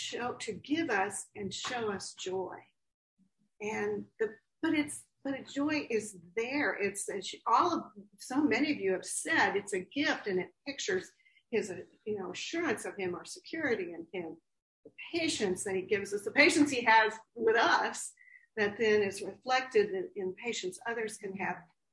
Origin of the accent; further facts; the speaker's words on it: Albuquerque, New Mexico, United States; So Candy mentioned New Mexico last week, and I grew up in Albuquerque.